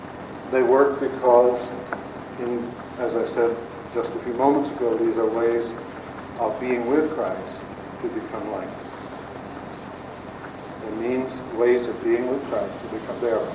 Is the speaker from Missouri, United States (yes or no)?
yes; Missouri, United States; And down where I was raised in South Missouri, we just say innards and get it over.